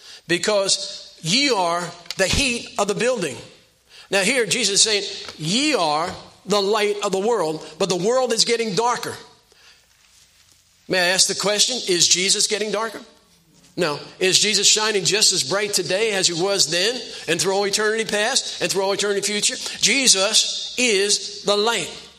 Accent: Belmar, New Jersey, United States; I grew up in Jersey. I mentioned to some of you already, but a little town called Belmar. And I was born in 1943

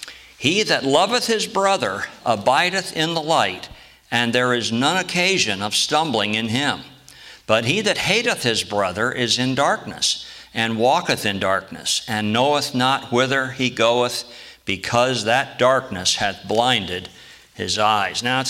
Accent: Watertown, New York, United States; Now, when I grew up in Watertown, New York, there was a place, believe it or not, the name of it was Jean's Beans.

